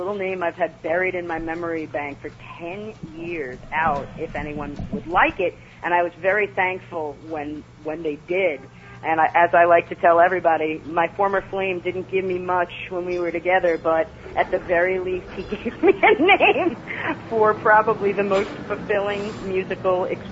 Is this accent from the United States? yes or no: yes; New York City, New York, United States; we're all from New York.